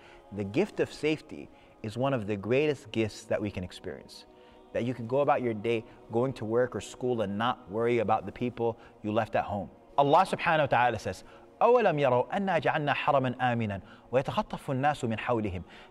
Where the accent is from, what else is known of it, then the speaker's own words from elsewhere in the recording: Khartoum, Sudan; I am from Sudan, and in the past year, the city of Khartoum has been emptied out by war